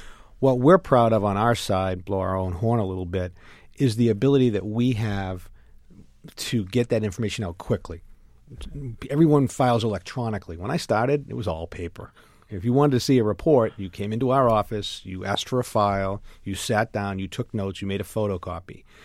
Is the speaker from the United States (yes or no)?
yes; Lynn, Massachusetts, United States; You know, I grew up in Lynn, and I worked for a state rep as an intern when I was in college.